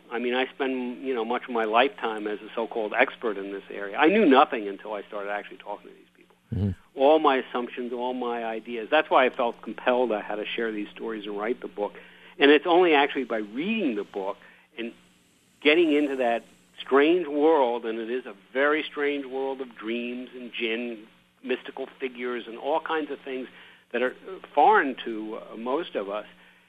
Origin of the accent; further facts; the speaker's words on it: United States; Okay, I understand as an American, I feel glad about that.